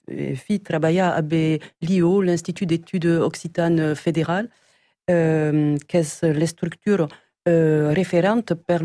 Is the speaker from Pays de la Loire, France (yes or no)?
no; Hauts-de-France, France; je suis une vraie ch'ti. Une vraie de vraie. Une vraie de vraie, oui, dans le vrai Nord.